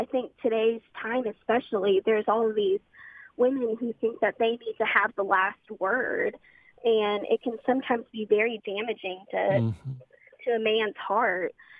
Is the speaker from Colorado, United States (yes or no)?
no; Georgia, United States; I'm from Georgia, actually.